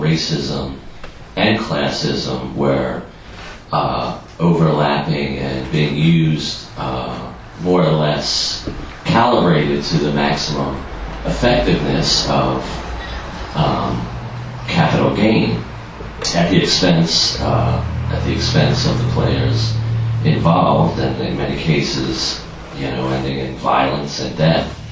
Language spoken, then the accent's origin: English; Philadelphia, Pennsylvania, United States; Where I'm from, geographically and ethnically, I grew up in Southwest Philadelphia, and I grew up during the busing era